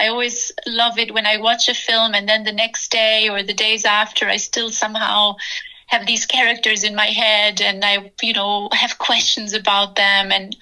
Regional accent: Turin, Piedmont, Italy; English is a second language; I love that it's home. It's where we shot the movie. It's where I grew up in Italy.

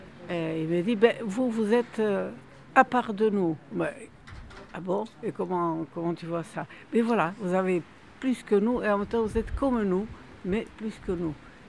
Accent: Nouvelle-Aquitaine, France; moi j'arrive, je suis du Pays Basque, d'accord, mais je reviens 50 ans après

